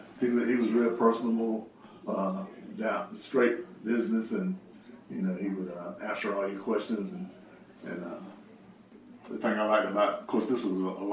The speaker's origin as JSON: {"language": "English", "town": "Lucama", "region": "North Carolina", "country": "United States", "tie": "born or raised there", "said": "I was born right in Wilson County, which is right next county over. I was born around the Lucoma, North Carolina area. And pretty much stay in that area now"}